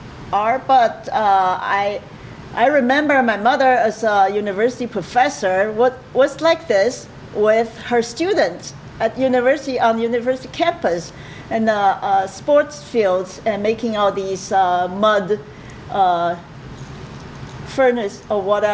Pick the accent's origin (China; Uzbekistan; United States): China; Yeah, growing up, 1958 was known with this picture as a great leap forward.